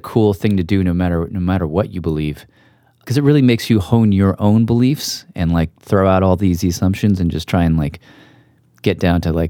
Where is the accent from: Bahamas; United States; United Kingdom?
United States